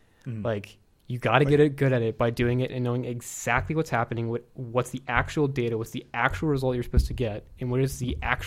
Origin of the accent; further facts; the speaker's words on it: Baltimore, Maryland, United States; now in Atlanta, United States; I'm from Baltimore, so.